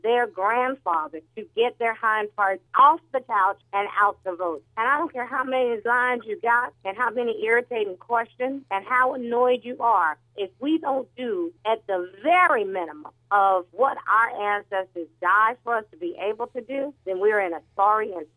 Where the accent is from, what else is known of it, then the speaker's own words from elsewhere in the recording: North Carolina, United States; First of all, you know I'm from North Carolina, so I'm happy to call in.